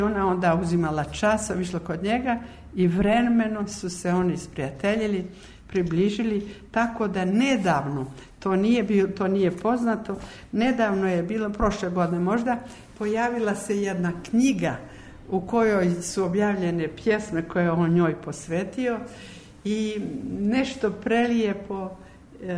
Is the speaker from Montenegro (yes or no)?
yes; Montenegro; I ja kao Crnogorka i mislim svako od naših ljudi, skromna